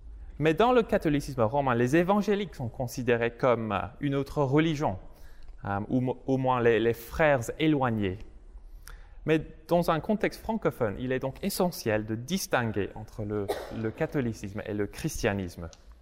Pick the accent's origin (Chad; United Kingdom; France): United Kingdom; England; en tant qu'Anglais et en tant qu'Église comme Sainte-Hélène, une église qui fait partie de l'Église de l'Angleterre